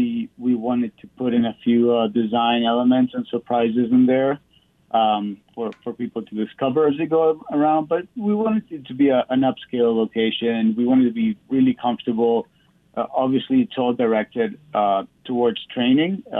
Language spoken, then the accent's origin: English; Argentina; Obviously, you know, I'm South American. I'm from Argentina. Things down there are a little bit spicier, shall we say.